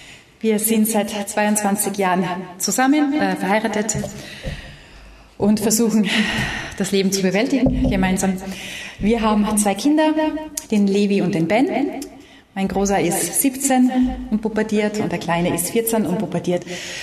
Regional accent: Austria; Ich bin Österreicherin, Vollblut-Österreicherin mit sämtlichen Mischmasch-Genen rundherum. Laut Gentest bin ich 52% Balkanbewohner.

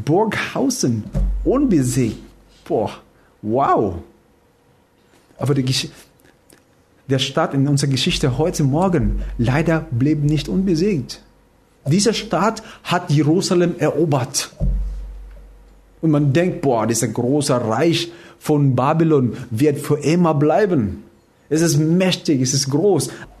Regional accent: Philippines; now in Germany; Also ich komme aus den Philippinen, da haben wir überhaupt keine Burg.

